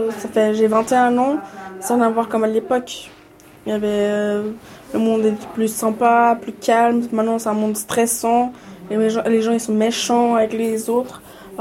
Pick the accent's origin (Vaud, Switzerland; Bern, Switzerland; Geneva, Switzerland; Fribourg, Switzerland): Vaud, Switzerland; Payerne; Je suis née dans le canton de Vaud. Je suis née à Payerne, mais je ne suis jamais sortie du canton de Vaud. J'ai fait mes études et je suis restée au canton de Vaud.